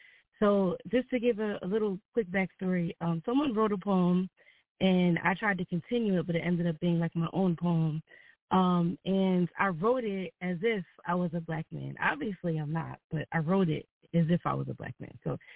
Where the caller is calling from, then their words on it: New Jersey, United States; I'm calling from Jersey.